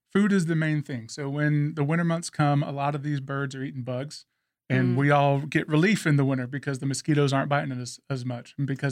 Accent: West Columbia, South Carolina, United States; I grew up in West Columbia, went to Brooklyn Casey High School, went to USC.

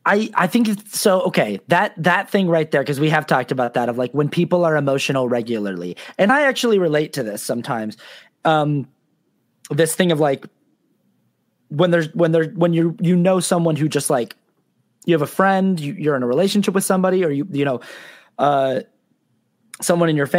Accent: Sandy, Utah, United States; I was raised in Sandy, Utah. My family's LDS.

